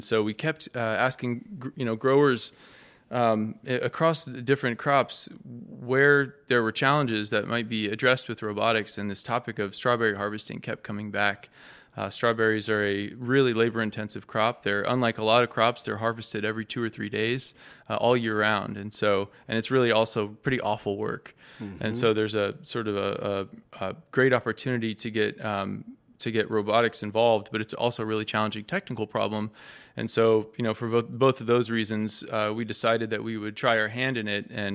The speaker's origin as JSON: {"language": "English", "town": "Atlanta", "region": "Georgia", "country": "United States", "tie": "born or raised there", "also_born_or_lived": "Sacramento / Chico", "said": "I was born in Sacramento a long time ago and grew up in Atlanta, Georgia as a kid. I came back to Sacramento area up to Chico for high school"}